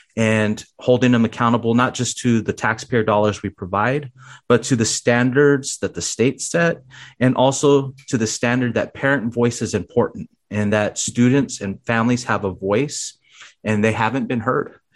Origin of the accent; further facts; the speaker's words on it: Phoenix, Arizona, United States; I'm originally from South Phoenix, Arizona, born and raised in Phoenix. And I moved out to Pinal County. It's going on 7 years now.